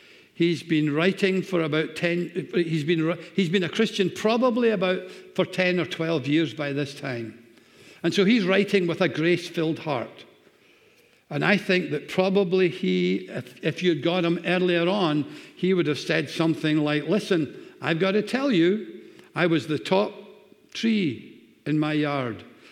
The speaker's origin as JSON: {"language": "English", "town": "Glasgow", "region": "Scotland", "country": "United Kingdom", "tie": "born or raised there", "said": "I was raised in Glasgow."}